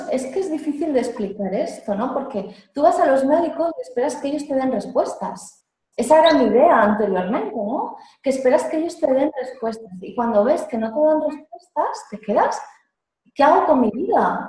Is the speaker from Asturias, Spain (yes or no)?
no; Valencia, Valencian Community, Spain; born there; nací en Valencia hace 40 años.